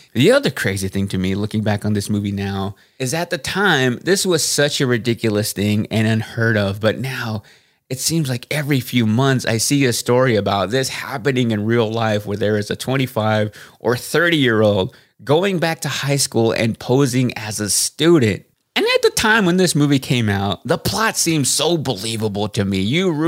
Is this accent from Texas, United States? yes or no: yes; Waxahachie, Texas, United States; I knew I wanted to get out of Waxahachie, Texas, my hometown, because for me, I just needed to see the world a little bit more.